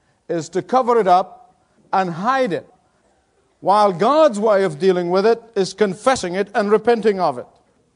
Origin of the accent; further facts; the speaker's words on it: Australia; You know, in Australia, the public is extremely skeptical of politicians, as my Australian compatriots would testify to that.